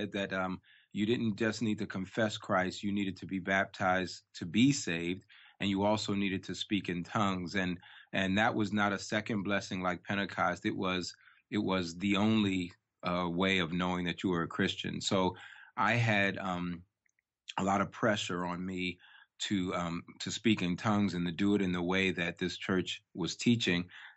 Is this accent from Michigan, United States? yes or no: no; New York, United States; I grew up in New York in a small storefront church.